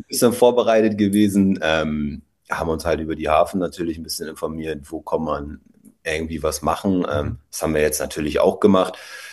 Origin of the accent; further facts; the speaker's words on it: Hamburg, Germany; ich bin aus Hamburg.